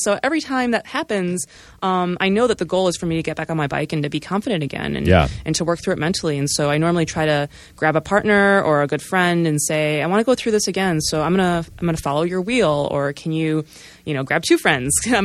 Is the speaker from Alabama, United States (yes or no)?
no; Chicago, Illinois, United States; now in Portland, United States; coming to Portland is when my love for cycling really blossomed. I'm from Chicago, which actually now, much like your experience, now it has great infrastructure.